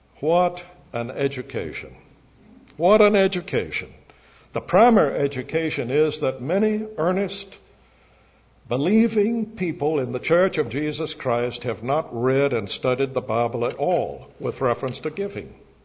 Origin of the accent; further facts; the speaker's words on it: Charleston, South Carolina, United States; the church in which I grew up in Charleston, the First Presbyterian Church, the Old Scots Presbyterian Church, they call it